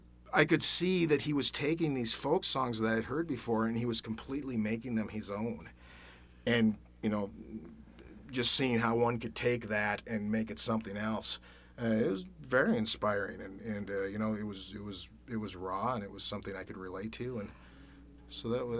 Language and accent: English; North Dakota, United States; You know, I was from North Dakota, middle of North Dakota